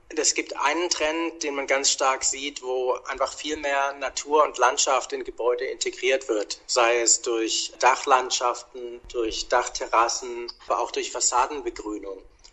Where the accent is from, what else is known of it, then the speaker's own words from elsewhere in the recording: Germany; moved away as an adult; now in Australia; Das ist immer wieder interessant, auch nach 15 Jahren in Australien, dass man als Deutscher doch sehr interessiert immer aufgenommen wird.